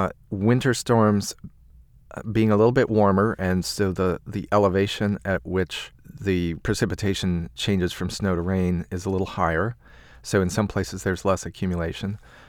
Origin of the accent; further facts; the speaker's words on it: Corvallis, Oregon, United States; outside of my hometown, Corvallis, Oregon